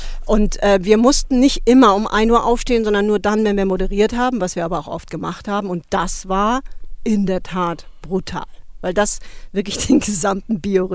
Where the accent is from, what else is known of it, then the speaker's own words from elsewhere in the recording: West Germany, Germany; born there; ich als eben gebürtige Westdeutsche